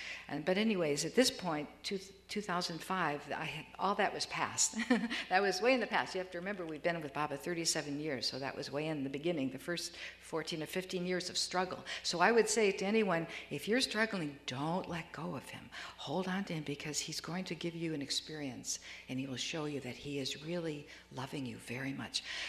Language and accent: English; Detroit, Michigan, United States; We're from Detroit. We're Midwesterners, actually. For years, and we went to Ann Arbor, to University of Michigan, so we're very comfortable in this terrain with Midwesterners.